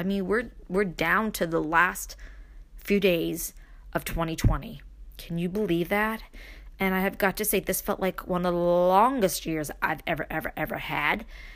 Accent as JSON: {"language": "English", "town": "Brooklyn", "region": "New York", "country": "United States", "tie": "born or raised there", "moved": "as an adult", "lives_now": "Upstate New York, United States", "said": "I grew up in Brooklyn. I was raised there, got married. I moved to upstate."}